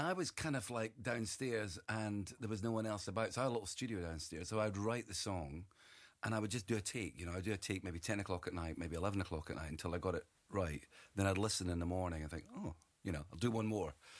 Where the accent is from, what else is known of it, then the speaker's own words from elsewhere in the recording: Dundee, Scotland, United Kingdom; guys are from my hometown of Dundee.